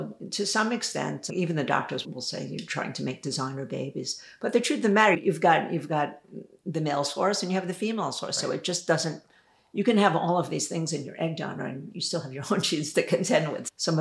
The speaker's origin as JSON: {"language": "English", "region": "New York", "country": "United States", "said": "I said, I'm from New York. You can tell me anything."}